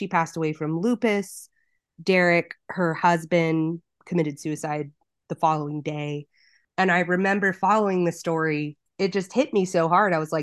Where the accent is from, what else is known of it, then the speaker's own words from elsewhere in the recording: Tucson, Arizona, United States; born there; I was born in Tucson and I'm third generation.